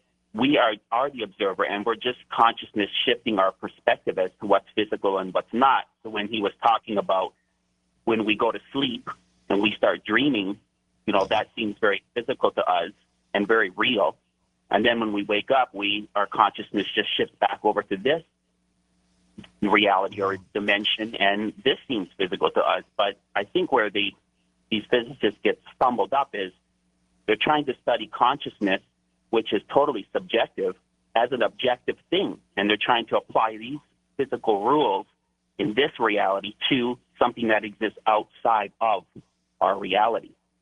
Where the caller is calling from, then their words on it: Hawaii, United States; Okay, yeah, I'm calling from Hawaii.